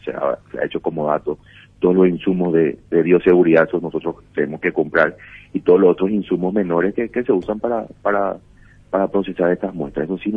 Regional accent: Paraguay; como cualquier paraguayo

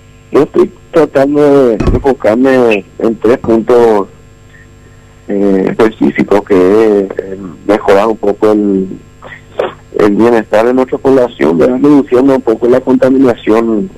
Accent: Paraguay; el gran problema que tenemos como paraguayos, que es la justicia.

